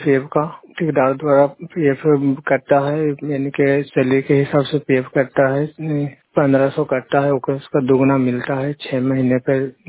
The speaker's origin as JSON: {"language": "Hindi", "town": "Salempur", "region": "Bihar", "country": "India", "said": "मैं नालंदा जिला के रहने वाला हूँ, गोरखपुर पंचायत का निवासी हूँ, सलेमपुर गाँव है।"}